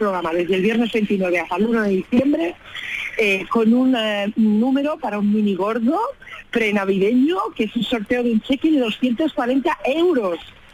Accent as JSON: {"language": "Spanish", "town": "Seville", "region": "Andalusia", "country": "Spain", "tie": "born there", "said": "yo soy nacida en Sevilla, tengo familia allí, frecuento mucho, voy mucho a la ciudad."}